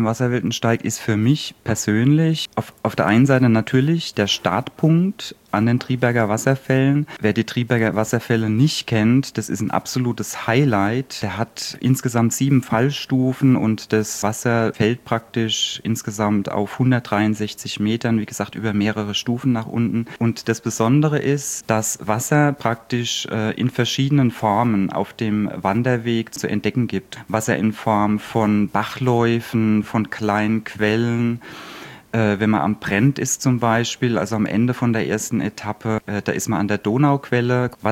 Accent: Mannheim, Baden-Württemberg, Germany; also born or lived in Palatinate Forest; bin aus Mannheim, geboren im Pfälzerwald. Also ich komme auch aus einer Waldregion, auch aus dem Mittelgebirge.

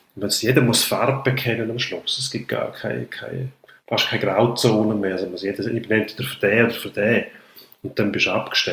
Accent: Switzerland; Die Frage, Mühle von der Justiz malen nicht sehr schnell bei uns in der Schweiz.

